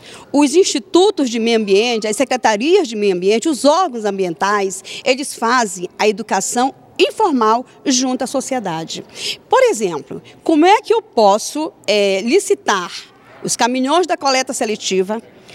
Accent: Pará, Brazil; eu conheço o município de Abaitetuba e eu sou paraense.

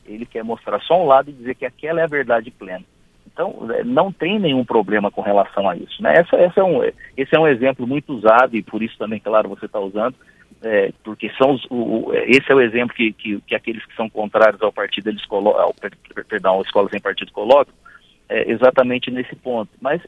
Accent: São Paulo, Brazil; Agora, por exemplo, eu sou de São Paulo, ontem nós celebramos em São Paulo um feriado

